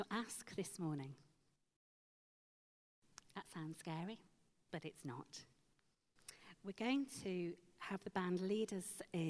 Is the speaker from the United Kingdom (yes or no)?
yes; United Kingdom; We don't do that, we're British.